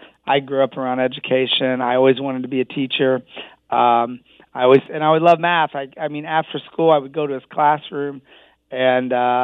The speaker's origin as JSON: {"language": "English", "region": "Indiana", "country": "United States", "tie": "born or raised there", "said": "And I grew up in Southern Indiana."}